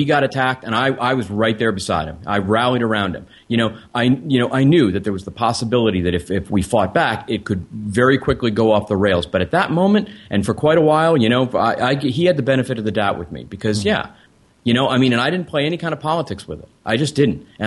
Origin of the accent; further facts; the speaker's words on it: United States; I'm an American.